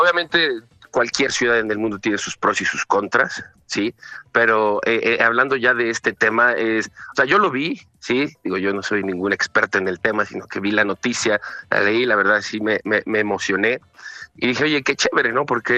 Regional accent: Tulancingo de Bravo, Hidalgo, Mexico; yo no soy de Ciudad de México, yo soy de una ciudad pequeñita que se llama Tulancingo de Bravo Hidalgo. Entonces, es muy cerca a la Ciudad de México, estamos a una hora y media, dos máximo en carro, es muy, muy, muy cercano

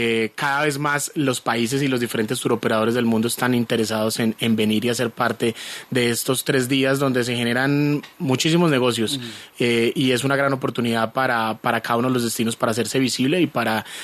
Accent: Colombia; tanto los extranjeros vengan a recorrer nuestro territorio como los colombianos viajemos por Colombia

